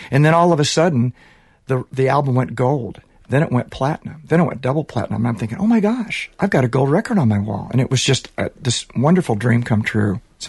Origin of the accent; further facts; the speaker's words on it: Kansas City, Missouri, United States; I grew up in Kansas City, Missouri. Just your basic Midwestern kid that picked up a guitar when he was 14 years old listening